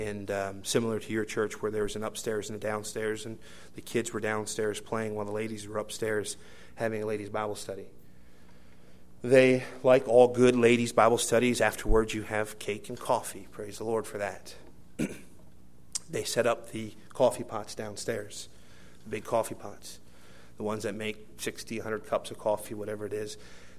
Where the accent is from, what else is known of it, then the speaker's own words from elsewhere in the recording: Philadelphia, Pennsylvania, United States; I grew up in Philadelphia. My parents went there and worked in a ministry, Ontario Street Baptist Church.